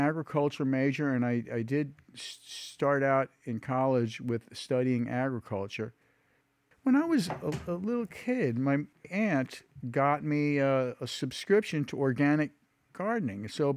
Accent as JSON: {"language": "English", "town": "Bronx", "region": "New York", "country": "United States", "tie": "born or raised there", "also_born_or_lived": "Manhattan", "said": "I was born in Manhattan and raised, grew up from a child in the Bronx."}